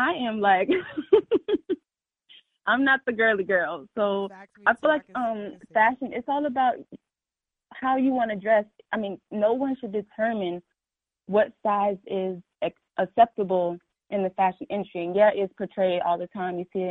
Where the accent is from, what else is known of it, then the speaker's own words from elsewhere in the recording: South Carolina, United States; now in Atlanta, United States; Yes, I live in Atlanta. I'm from South Carolina, but I moved to Atlanta about 3 years ago, three and a half years ago.